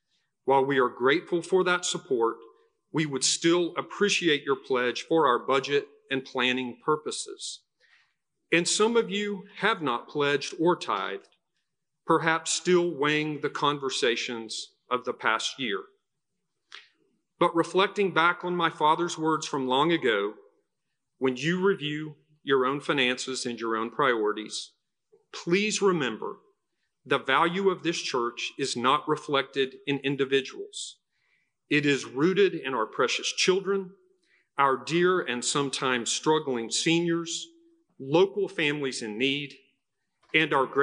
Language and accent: English; Muskogee, Oklahoma, United States; some 40 years ago when my dad served as stewardship chairman at St. Paul United Methodist Church in my hometown of Muskogee, Oklahoma.